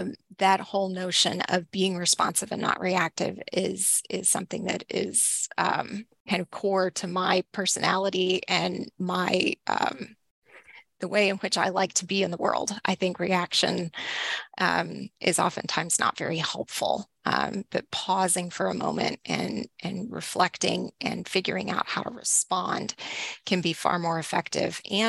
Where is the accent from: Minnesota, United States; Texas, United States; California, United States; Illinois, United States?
Texas, United States; So I grew up in Northeast Texas, and I've been in libraries.